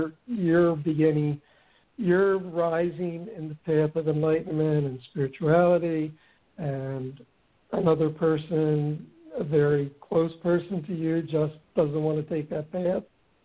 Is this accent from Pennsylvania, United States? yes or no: yes; Malvern, Pennsylvania, United States; there's a Chester Springs, which is an area near where I grew up in Malvern.